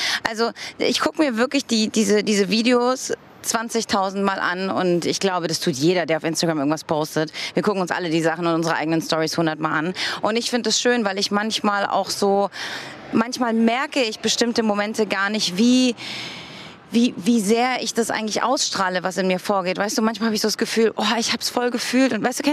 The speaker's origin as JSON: {"language": "German", "town": "Heidelberg", "region": "Baden-Württemberg", "country": "Germany", "tie": "born or raised there", "said": "Ich bin verheiratet, ich bin in meiner alten Heimat Heidelberg wieder und wohne dort"}